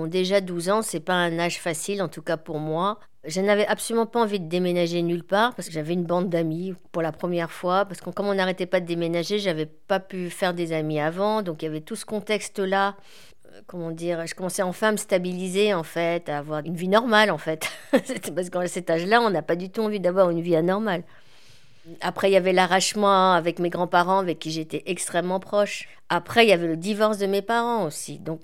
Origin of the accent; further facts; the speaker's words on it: Paris, Île-de-France, France; born there; also born or lived in Panama / Tokyo; Alors moi je suis née en 1970, je suis née à Paris, et après j'ai beaucoup déménagé, on a une vie de famille un peu mouvementée.